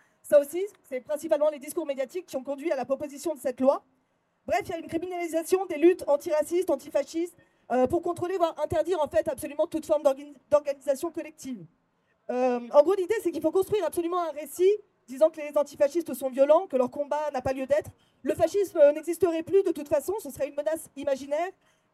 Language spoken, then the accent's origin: French; Lyon, Auvergne-Rhône-Alpes, France; alors moi je suis de Lyon en plus